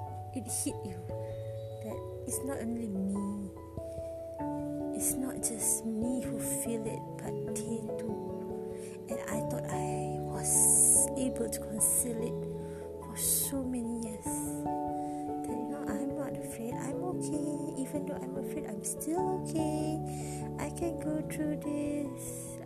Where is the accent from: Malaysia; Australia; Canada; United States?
Malaysia; Kuala Lumpur; English is a second language; I'm from Malaysia, KL, Malaysia.